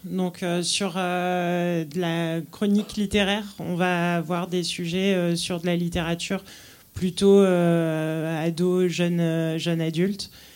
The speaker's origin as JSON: {"language": "French", "town": "Paris", "region": "Île-de-France", "country": "France", "said": "je pense qu'on est toutes de Paris. Moi, j'ai commencé Friction quand je suis revenue à Paris après mes études."}